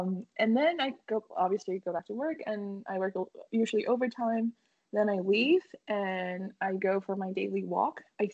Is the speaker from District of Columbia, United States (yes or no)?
no; Easton, Pennsylvania, United States; now in Dallas, United States; I'm from Easton, PA.